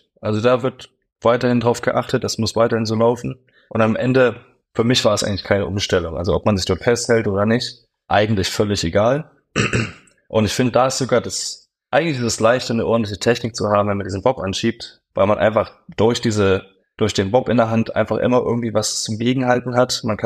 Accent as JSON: {"language": "German", "town": "Dresden", "region": "Saxony", "country": "Germany", "said": "weil alle eigentlich wussten, ich bin Dresdner."}